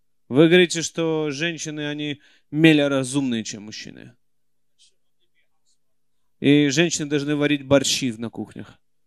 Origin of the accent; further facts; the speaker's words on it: Philadelphia, Pennsylvania, United States; Например, я из Филадельфии, в Америке это. Там вырос я.